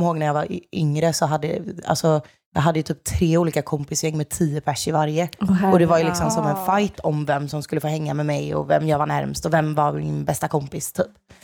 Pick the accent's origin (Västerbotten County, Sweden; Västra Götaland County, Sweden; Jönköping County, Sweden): Jönköping County, Sweden; Jönköping; moved away as an adult; now in Stockholm, Sweden; Född och uppvuxen i Jönköping. Flyttade till Stockholm för 4 år sedan.